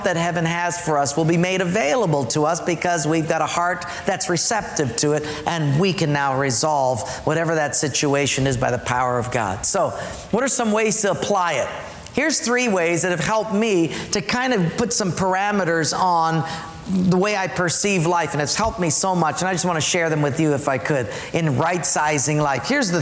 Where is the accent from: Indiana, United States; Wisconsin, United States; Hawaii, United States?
Hawaii, United States; Palolo; But I didn't know that. I'm from Palolo, right?